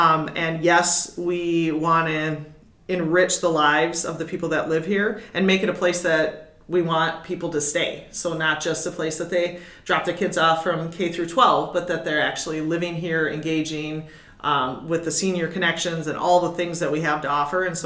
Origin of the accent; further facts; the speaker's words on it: Wisconsin, United States; I'm originally from Wisconsin. Go Packers.